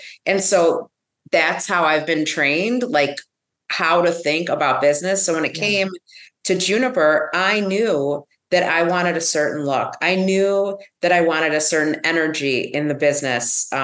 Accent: Illinois, United States; the town that I grew up in outside of Chicago was the home of McDonald's.

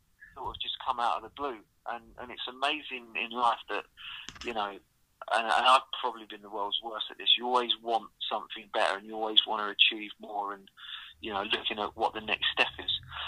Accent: Southend-on-Sea, East of England, United Kingdom; a lot of people know I'm from Southend and I'm very proud of that.

